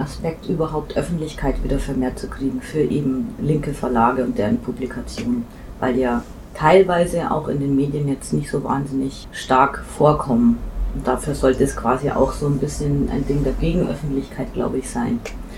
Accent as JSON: {"language": "German", "region": "Bavaria", "country": "Germany", "lives_now": "Berlin, Germany", "said": "Ich komme aus Bayern und früher kenne ich das aus den Zeiten, wo ich da noch gewohnt habe"}